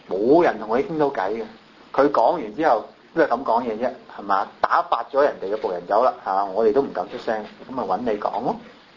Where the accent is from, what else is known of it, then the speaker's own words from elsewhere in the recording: Hong Kong; first language Cantonese; Chinese is a second language; 即我用少少廣東話，即是我們廣東人香港人